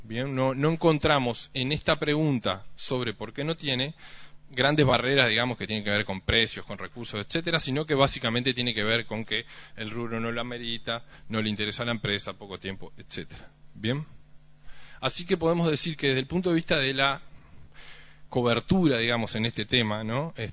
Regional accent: Uruguay; Tiene los problemas de escala que tenemos como uruguayos, que somos apenas 3.400.000

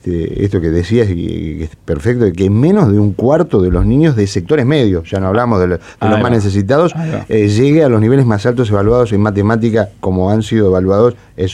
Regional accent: Uruguay; a mí, que soy uno más, un uruguayo más

